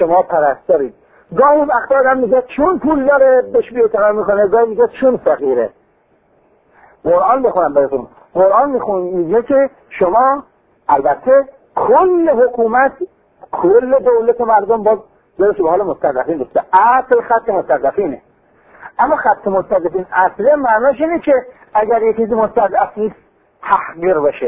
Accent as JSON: {"language": "Persian", "country": "Iran", "said": "تا دید من ایرانیم"}